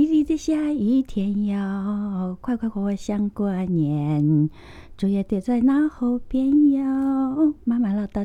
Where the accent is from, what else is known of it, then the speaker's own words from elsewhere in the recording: Shanghai, China; Japanese is a second language; now in Japan; うん、私のふるさとの上海では。